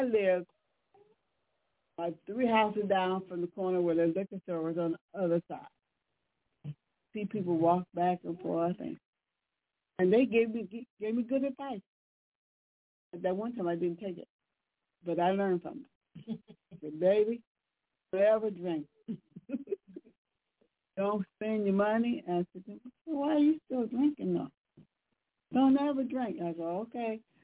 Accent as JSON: {"language": "English", "town": "Muncie", "region": "Indiana", "country": "United States", "tie": "born or raised there", "said": "one time I was working in Indianapolis, driving back and forth to my hometown, Muncie, Indiana"}